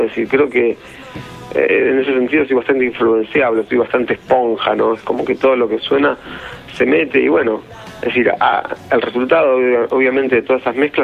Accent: Argentina; soy argentino y sé lo lejano que estamos, ¿no?

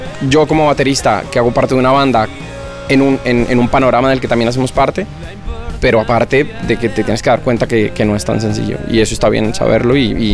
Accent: Bogotá, Colombia; moved away as an adult; now in Spain; Me vine de Colombia porque estaba bastante aburrido allí, en Bogotá.

